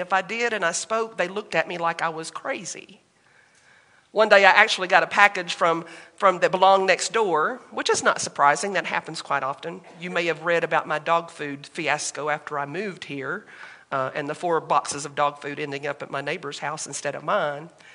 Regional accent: Pinson, Alabama, United States; That's the neighborhood that I grew up in just outside of Birmingham, Alabama, in a little town now incorporated.

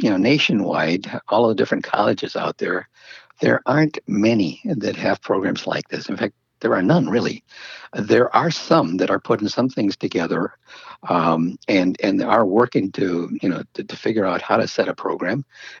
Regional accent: Casa Grande, Arizona, United States; I mean, I came from Arizona, Casa Grande, Arizona, little town

